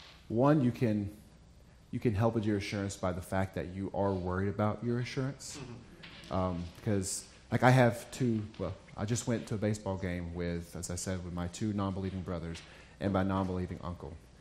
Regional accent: United States; And I am a proud American, but there are baggage we can take into our faith from being an American

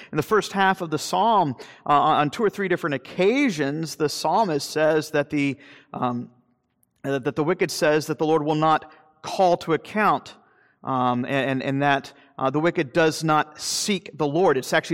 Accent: Florida, United States; I'm from Florida, so I use the chair as a electric chair.

